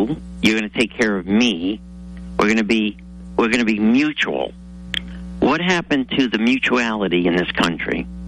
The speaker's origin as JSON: {"language": "English", "town": "Norwich", "region": "Connecticut", "country": "United States", "also_born_or_lived": "Florida", "said": "because I'm from Norwich. I came back here. I lived in Florida 26 years."}